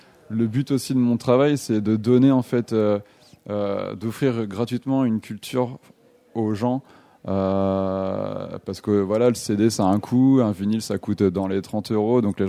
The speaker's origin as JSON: {"language": "French", "town": "Rennes", "region": "Brittany", "country": "France", "said": "parce que je suis originaire de Rennes, de Bretagne"}